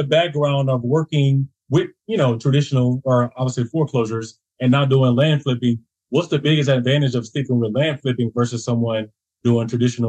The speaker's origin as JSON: {"language": "English", "region": "the South", "country": "United States", "said": "You know, I'm from the South."}